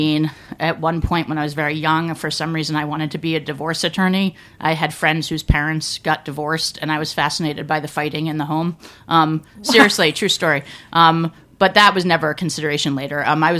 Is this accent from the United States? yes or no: yes; North Haven, Connecticut, United States; I'm a Connecticut girl. I grew up in North Haven, Connecticut, in Cheshire, right outside of New Haven, and grew up in a family that was really, really into food.